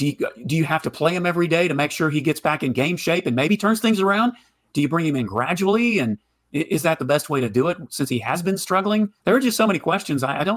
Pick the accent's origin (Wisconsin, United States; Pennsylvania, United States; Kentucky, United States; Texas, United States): Texas, United States; Houston; now in Austin, United States; I live in Austin, but I'm from Houston, so it's very close to my heart.